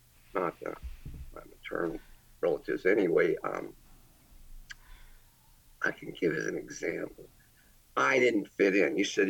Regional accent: Sharon, Pennsylvania, United States; My whole childhood, my whole life, I grew up in Sharon, Pennsylvania, which is northwest corner of Pennsylvania near Erie.

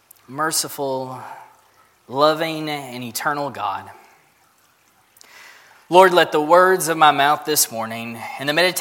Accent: United States; I am from the Carter County area, and growing up in a little mountain community like that comes with all of the typical mountain stories about life and about living.

